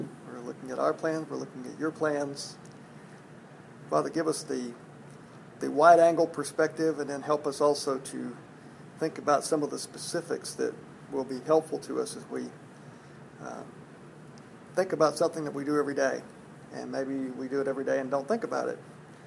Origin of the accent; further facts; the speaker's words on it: Arizona, United States; now in Arkansas, United States; it was the time we moved from Arizona, where Sandy and I met and grew up, to Arkansas, where we've been for about 35 years now.